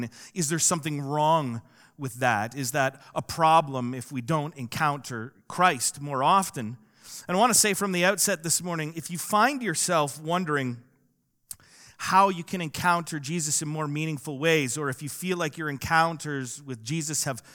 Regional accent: Dublin, Leinster, Ireland; I came from Dublin, and it was so thick.

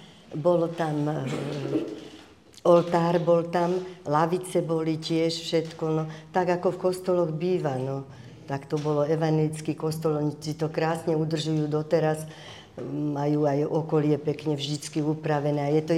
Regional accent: Záhorie, Slovakia; Ja som bola zo Záhoria, to je jak dlaň rovné.

